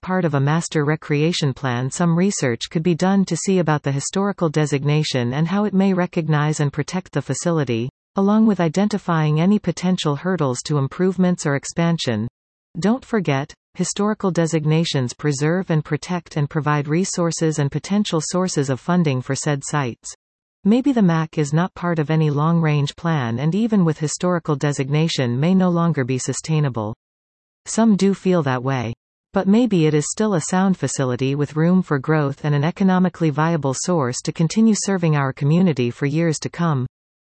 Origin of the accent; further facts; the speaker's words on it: Canada; Almost forgot to take time to gloat as a Canadian.